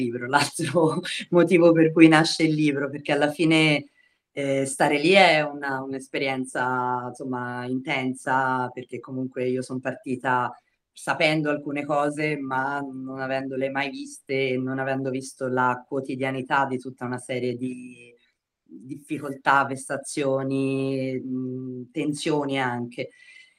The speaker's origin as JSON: {"language": "Italian", "town": "Florence", "region": "Tuscany", "country": "Italy", "said": "Io sono fiorentina, ma i miei genitori sono una pugliese e un napoletano"}